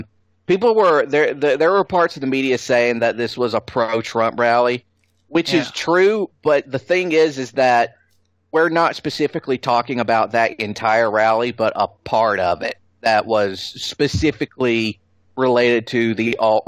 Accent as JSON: {"language": "English", "region": "Georgia", "country": "United States", "tie": "born or raised there", "said": "a lot of them especially were in penal colonies like my home state of Georgia."}